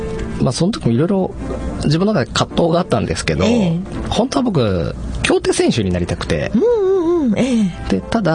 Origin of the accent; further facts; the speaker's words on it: Okazaki, Aichi, Japan; はい、僕は岡崎生まれ岡崎育ちです。